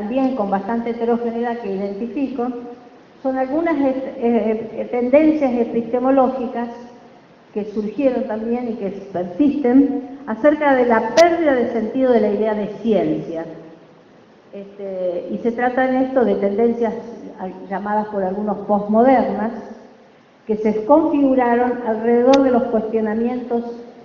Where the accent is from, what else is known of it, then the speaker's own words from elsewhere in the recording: Rosario, Santa Fe, Argentina; vengo de Rosario, ciudad de la provincia de Santa Fe, tan mediatizada en los medios de comunicación últimamente.